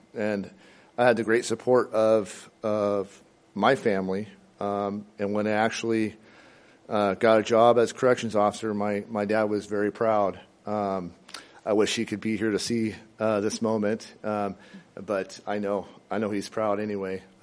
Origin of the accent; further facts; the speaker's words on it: Bow, Washington, United States; And well, I grew up in Bow, graduated from Burlington Edison High School, 1995.